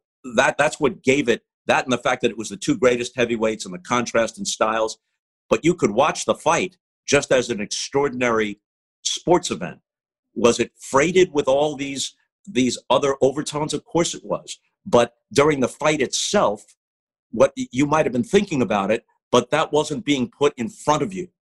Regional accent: Queens, New York, United States; born there; Well, originally, I was born in Queens.

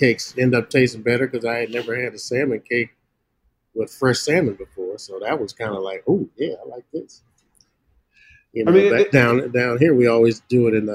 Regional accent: Louisiana, United States; accent: Southern; and then of course I'm from Louisiana, so I don't talk like the people in. So that was a good adjustment. That was a good 2 years of being made fun of because of my Southern accent.

